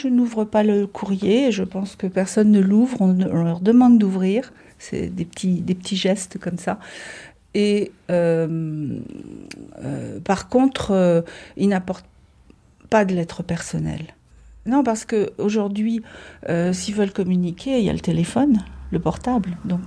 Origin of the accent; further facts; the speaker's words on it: France; même si mes parents étaient étrangers, mais moi, j'ai été élevée en France